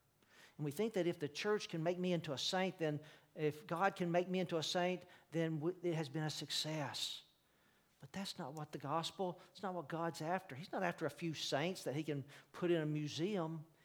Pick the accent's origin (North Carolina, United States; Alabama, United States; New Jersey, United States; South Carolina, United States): Alabama, United States; Birmingham; You may not know this, but I'm from Alabama. I am the son of a sharecropper from North Alabama who became a truck driver. I grew up in Birmingham in the 50s and 60s